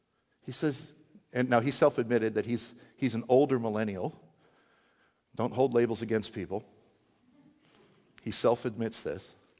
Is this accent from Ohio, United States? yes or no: no; Wisconsin, United States; Growing up in Wisconsin, don't worry, it doesn't apply to any of you directly. It's an old story.